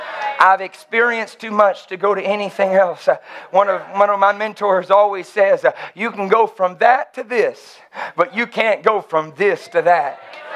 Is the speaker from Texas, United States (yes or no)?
yes; Austin, Texas, United States; I'm from Austin. I'm weird. My wife is from Portland. She's weird.